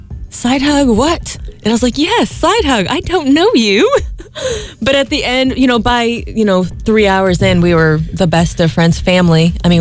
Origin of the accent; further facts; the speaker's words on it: Liberty, Maine, United States; Oh, I was raised a survivalist. I'm originally from Liberty, Maine. I grew up on an island, no running water, electricity.